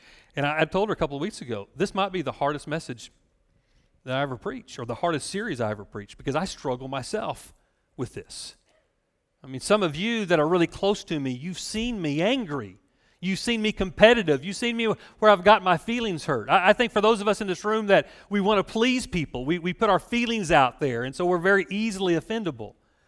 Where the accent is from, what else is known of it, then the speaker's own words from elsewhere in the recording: United States; born there; I was born here in America.